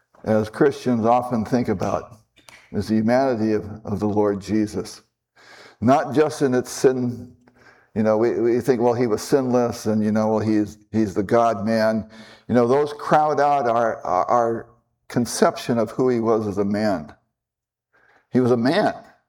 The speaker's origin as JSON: {"language": "English", "town": "Midlothian", "region": "Virginia", "country": "United States", "said": "I'm from Midlothian, Virginia, which is in between Upper Midlothian, or Upper Lothian, and Lower Lothian. And it's a suburb of Richmond."}